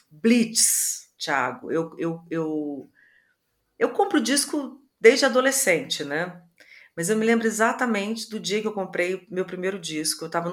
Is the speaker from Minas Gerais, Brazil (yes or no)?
yes; Belo Horizonte, Minas Gerais, Brazil; eu sou de Minas, né, de BH